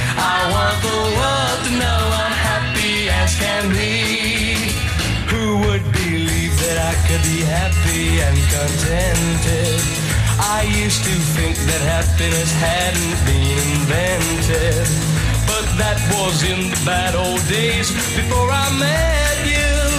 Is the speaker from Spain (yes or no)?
no; Italy; la lasaña, que es un plato muy típico de mi tierra